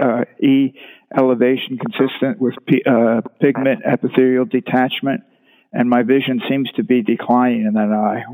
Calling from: Florida, United States; from Florida.

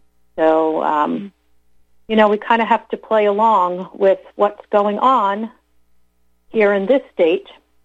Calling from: New York, United States; I'm here from New York.

